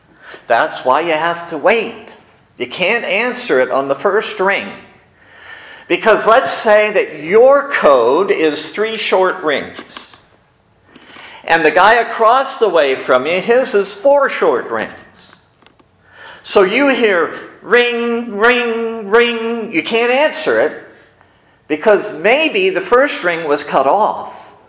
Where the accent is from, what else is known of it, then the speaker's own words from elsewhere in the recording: Erie, Pennsylvania, United States; I grew up in Erie, and Erie was a big city, and we all had private lines.